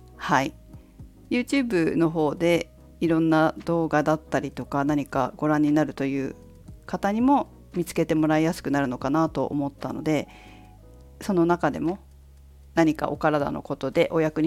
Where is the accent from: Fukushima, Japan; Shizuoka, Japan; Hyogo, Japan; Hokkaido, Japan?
Fukushima, Japan; 私は福島県福島市出身で、